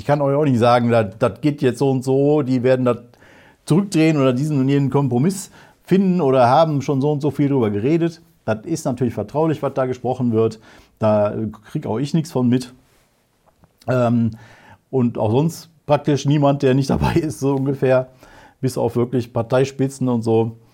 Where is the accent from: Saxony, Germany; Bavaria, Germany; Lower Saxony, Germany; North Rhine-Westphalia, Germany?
North Rhine-Westphalia, Germany; vielleicht sogar Bergisches Land, wo ich herkomme.